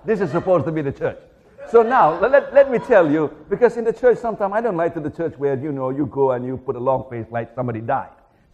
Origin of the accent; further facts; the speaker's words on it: India; Sometimes, because being Indian, okay?